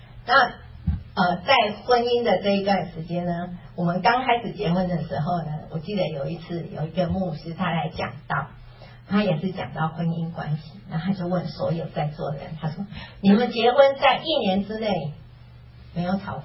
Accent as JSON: {"language": "Chinese", "country": "Taiwan", "said": "娘家又在台湾，我去哪里诉苦呢？"}